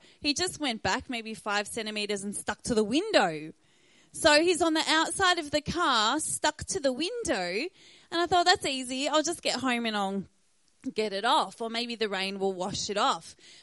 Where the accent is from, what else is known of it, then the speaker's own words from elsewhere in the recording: Cranbourne, Victoria, Australia; I come from Cranbourne